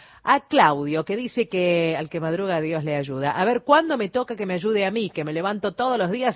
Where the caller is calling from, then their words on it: Formosa, Argentina; Soy de Formosa Capital